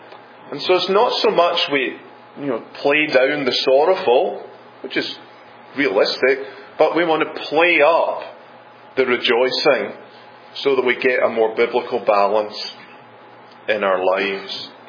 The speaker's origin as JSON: {"language": "English", "region": "Scotland", "country": "United Kingdom", "said": "being a Scot"}